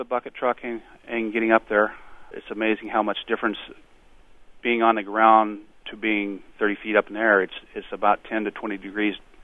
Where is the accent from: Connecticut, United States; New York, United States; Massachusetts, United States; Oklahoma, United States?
Oklahoma, United States; now in North Dakota, United States; No, ma'am, I'm not. I moved up here from Oklahoma in '88.